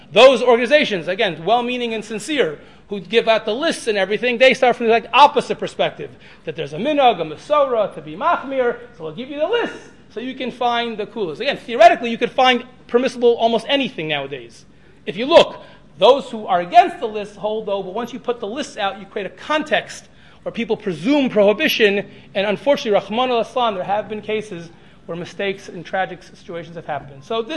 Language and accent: English; Baltimore, Maryland, United States; and I'm from Baltimore, I was very friendly with Rabbi Heinemann